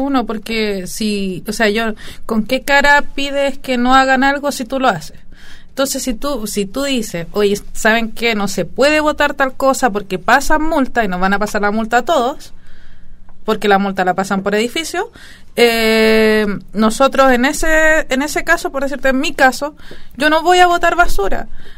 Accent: Valparaíso, Chile; now in Santiago, Chile; yo soy de Valparaíso

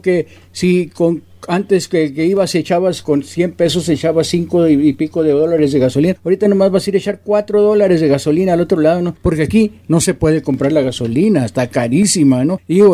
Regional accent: Mexico; somos capaces los mexicanos

